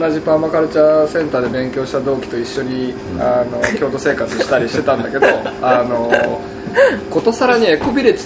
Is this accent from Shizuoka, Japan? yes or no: yes; Shizuoka, Japan; でうちらは本当にちっちゃい時から地震が来る来るって言われて育ってて、でうちの実家なんかは浜岡原発が弾けた日にはもう